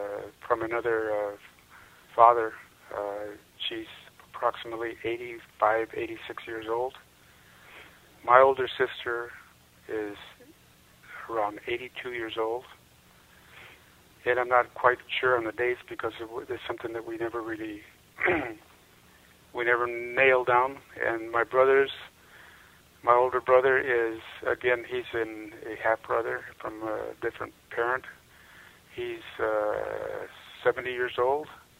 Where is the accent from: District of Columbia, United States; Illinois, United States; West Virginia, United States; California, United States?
California, United States; Delano; born there; And where I was born in Delano, was the place no longer exists because they built a freeway over it.